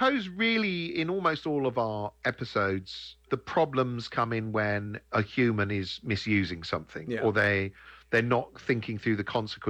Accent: United Kingdom; especially being British, you can't help being British growing up

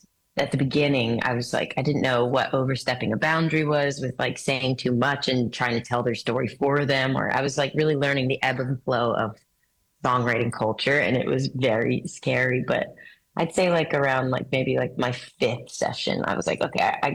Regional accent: Maine, United States; Whatever my dad was playing, which I grew up in Maine, and you know, my dad loves classic rock

